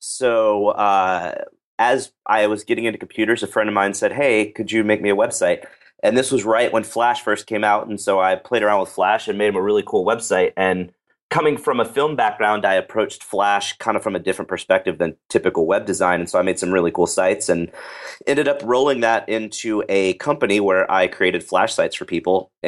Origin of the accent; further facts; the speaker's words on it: Dallas, Texas, United States; I am from Dallas, Texas. I went to college in Dallas as well.